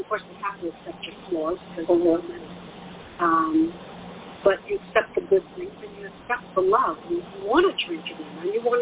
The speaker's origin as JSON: {"language": "English", "town": "Brooklyn", "region": "New York", "country": "United States", "tie": "born or raised there", "said": "Well, first I grew up in Williamsburg until"}